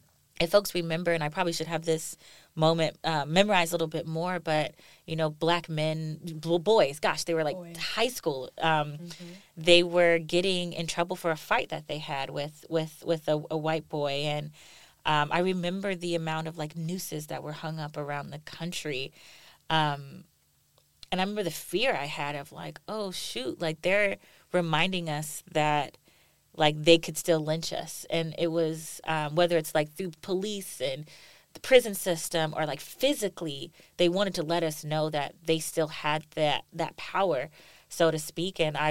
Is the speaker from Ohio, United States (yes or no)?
yes; Cincinnati, Ohio, United States; I'm from Cincinnati, Ohio, and I remember when I was in, like, middle school